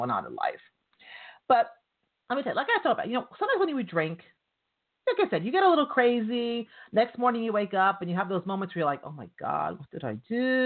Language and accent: English; New York, United States; I'm from New York, so there's always a possibility of there being mafia people at a party.